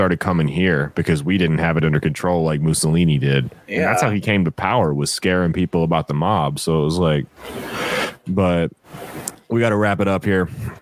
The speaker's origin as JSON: {"language": "English", "town": "Omaha", "region": "Nebraska", "country": "United States", "said": "I'm from Omaha. I'm an elitist."}